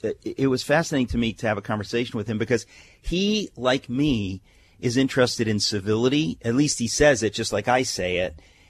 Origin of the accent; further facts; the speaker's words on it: Danbury, Connecticut, United States; Oh, and also next week, oh my gosh, my hometown, Danbury, Connecticut.